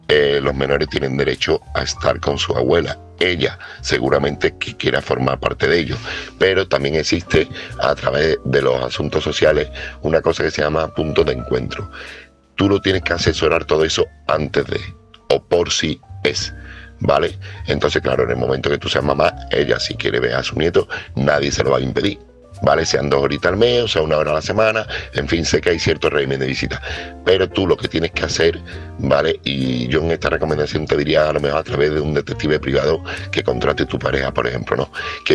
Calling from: Seville, Andalusia, Spain; corresponsal de Sevilla

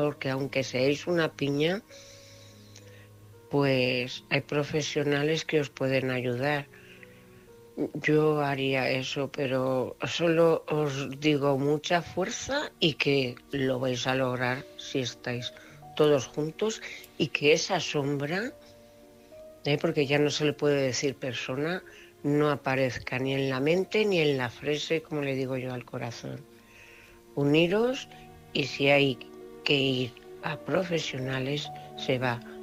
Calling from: Cuenca, Castilla-La Mancha, Spain; corresponsal de Cuenca.

